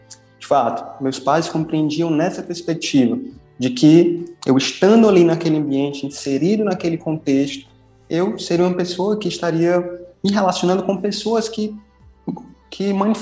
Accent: Nova Russas, Ceará, Brazil; also born or lived in Sobral; nasci aqui. Morei aqui inicialmente até os meus 17 anos. Posteriormente fui para Sobral, onde morei por 4 anos e meio e pude retornar aqui à minha cidade natal, a Nova Russas, no meio do ano passado. Atualmente moro aqui.

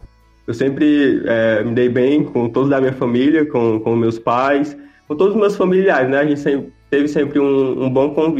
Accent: Pires Ferreira, Ceará, Brazil; also born or lived in Ipu; Não, eu nasci em Ipu, mas me criei e atualmente eu moro em Pires Ferreira.

